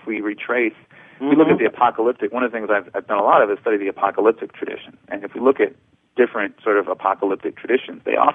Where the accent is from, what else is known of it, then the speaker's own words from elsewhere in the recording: United States; the guy asked me where I was from, and I said I was from America.